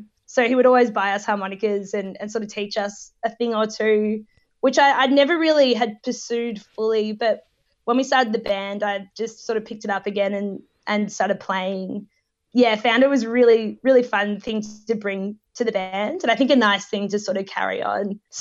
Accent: Australia; growing up in Australia and sort of, yeah, learning things along the way.

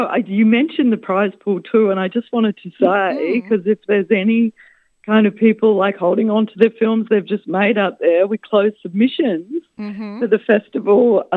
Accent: Australia; also born or lived in United States; I just moved here from the United States, although I'm Australian.

